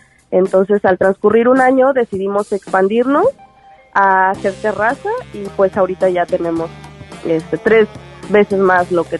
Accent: Tamaulipas, Mexico; also born or lived in Houston, United States; now in Puerto Vallarta, Mexico; soy nacida en Houston, Texas, pero soy vaya originaria de Tamaulipas. Toda mi familia es de ahí y viví casi toda mi vida en Tamaulipas.

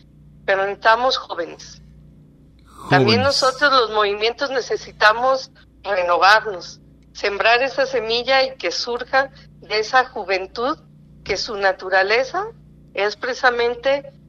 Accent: Zapopan, Jalisco, Mexico; yo soy de Zapopan

